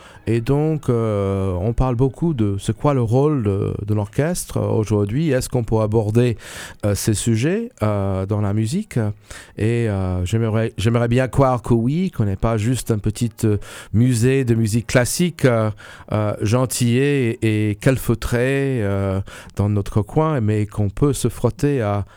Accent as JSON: {"language": "French", "region": "New York", "country": "United States", "second_language": "French", "lives_now": "France", "said": "je ne suis pas français, je viens des États-Unis, je viens d'une ville qui s'appelle New York, qui est un vrai, comme on dit, melting pot."}